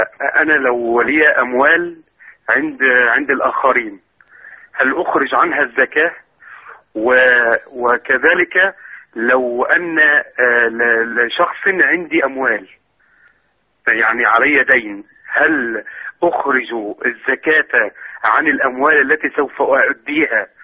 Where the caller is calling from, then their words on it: Riyadh, Riyadh Province, Saudi Arabia; سمعت قبل قليل أحد الوعاظ في أحد المساجد عندنا في الرياض